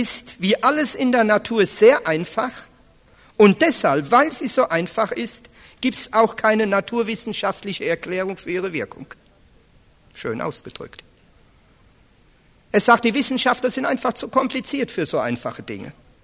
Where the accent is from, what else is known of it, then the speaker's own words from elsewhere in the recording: Hesse, Germany; denn ich bin aus Hessen.